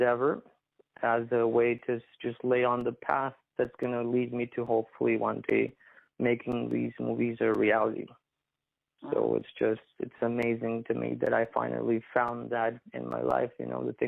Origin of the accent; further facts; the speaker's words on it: Colombia; English is a second language; now in Montreal, California, United States; somebody makes fun of my accent or just the fact that I'm from Colombia.